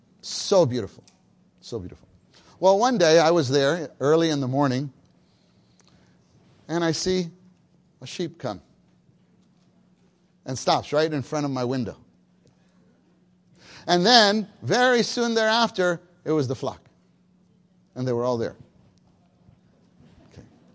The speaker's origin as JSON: {"language": "English", "town": "New York City", "region": "New York", "country": "United States", "tie": "born or raised there", "also_born_or_lived": "Southern California", "said": "I confess I am a city boy, born and raised in New York City"}